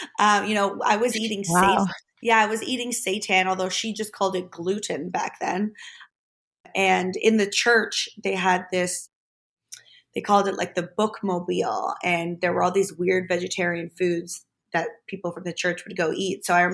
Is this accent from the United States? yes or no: no; Germany; And I, like I said, I grew up in Germany.